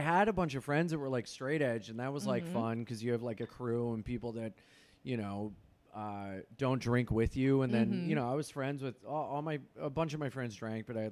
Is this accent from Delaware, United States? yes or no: yes; Delaware, United States; Delaware. I don't know if you could tell or not by me trying to fight my stepdad when I was 12.